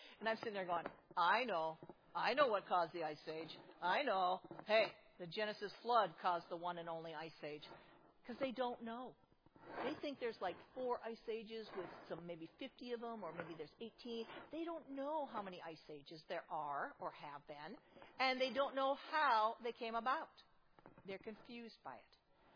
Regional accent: Minnesota, United States; Indiana's better than Iowa, but I'm from Minnesota, so we say Iowa has better.

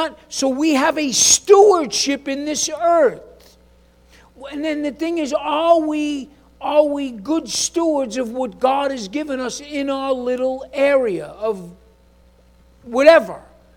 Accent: New York City, New York, United States; Harlan's from Minnesota, I'm from New York City, right?

